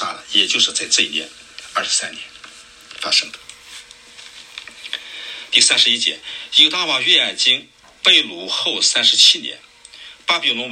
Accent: China; 我们中国人不是有阴历有这个公历嘛

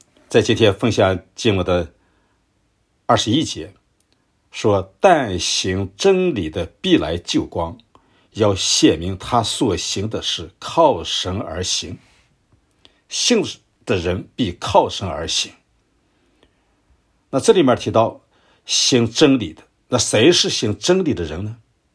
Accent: China; 我们中国人有一句话叫替罪羊

